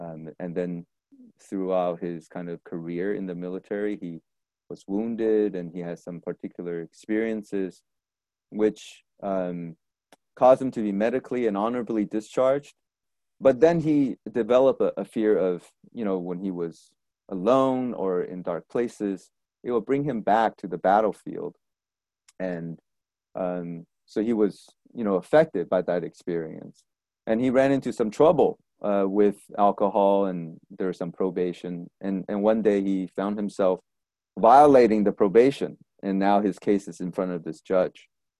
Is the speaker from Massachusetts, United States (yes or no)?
yes; Boston, Massachusetts, United States; I'm from Boston